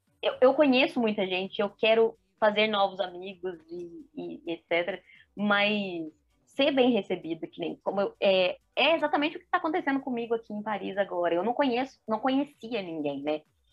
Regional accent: Minas Gerais, Brazil; porque como boa mineira que sou, né, hospitaleira

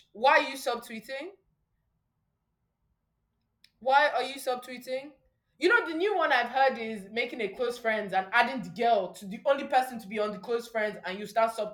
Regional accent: England, United Kingdom; I like to jump from the UK now and again because, you know, I'm English through and through, TBH.

